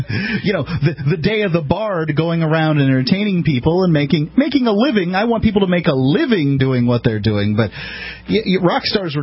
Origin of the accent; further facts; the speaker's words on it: Sarasota, Florida, United States; I'm from Sarasota, Florida